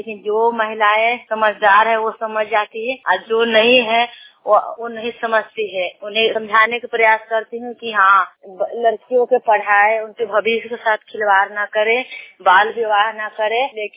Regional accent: Balipur Dariya, Bihar, India; मैं बालीपुर दरिया से हूँ। पोस्ट खाना थाना कुआने जिला मुजफ्फरपुर।

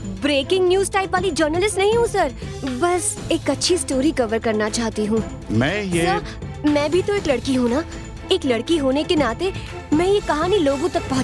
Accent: Delhi, India; क्या है ना, मैं दिल्ली से हूँ, यहाँ की ज्यादा कुछ आइडिया नहीं है

